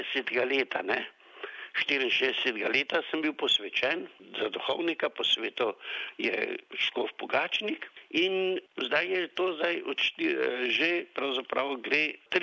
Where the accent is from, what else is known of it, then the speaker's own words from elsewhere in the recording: Velika Dolina, Lower Sava, Slovenia; doma sem iz Župnije Velika Dolina, to je tam, kjer smo čisto na meji s Hrvaško